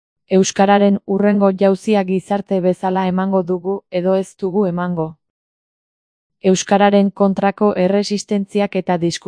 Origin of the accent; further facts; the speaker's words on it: Santurtzi, Basque Country, Spain; first language Spanish; Basque is a second language; Mamarigakoa naiz Santurtziko auzo batekoa. Txikitan etzen euskararik entzuten gure herriko kaleetan.